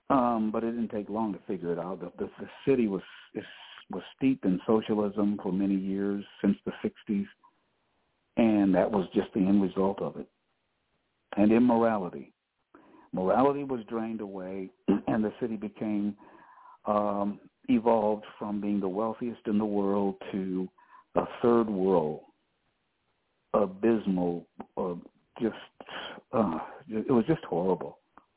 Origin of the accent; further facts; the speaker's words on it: Cleveland, Ohio, United States; I got jobs and did well in jobs that I could never get, even in my hometown of Cleveland.